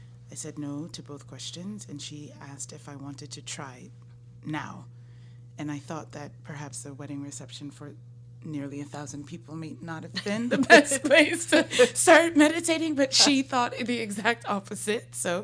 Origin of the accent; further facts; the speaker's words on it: London, United Kingdom; born there; I was born in London.